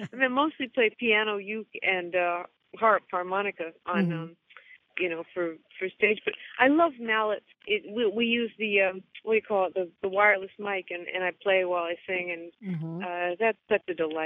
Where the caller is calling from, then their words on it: North Carolina, United States; Well, I guess it's mostly Pennsylvania, but, for instance, we're doing this gig in Florida, and I'm calling you from North Carolina.